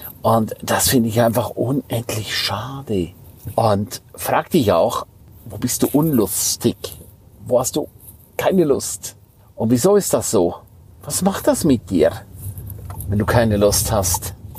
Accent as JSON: {"language": "German", "region": "Graubünden", "country": "Switzerland", "first_language": "Romansh", "second_language": "German", "said": "Auf Rätoromanisch, meine Muttersprache heißt, I fetch raps."}